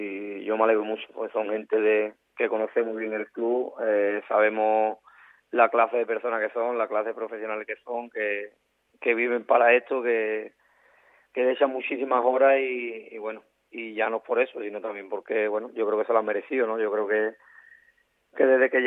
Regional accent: Écija, Andalusia, Spain; Y para los que somos de aquí de Ecija, somos ecijanos y lo hemos mamado esto de pequeño

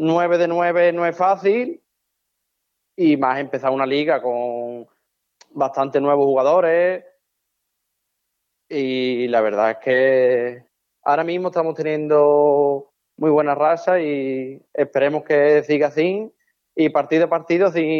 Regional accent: Lora del Río, Andalusia, Spain; que él estuvo conmigo aquí en mi pueblo, en Lora del Río

